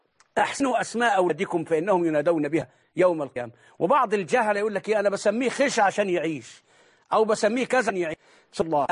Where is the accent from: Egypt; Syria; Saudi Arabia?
Egypt; الإبداع عندنا في مصر وفي كتير من بلاد